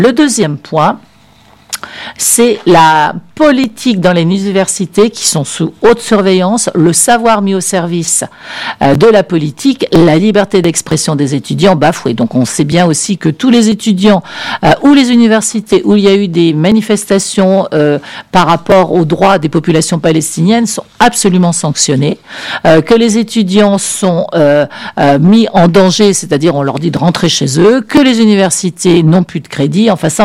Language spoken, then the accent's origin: French; France; accent: French; J'ai un accent français, comme ça, c'est pour que les gens ils comprennent plus facilement mon anglais.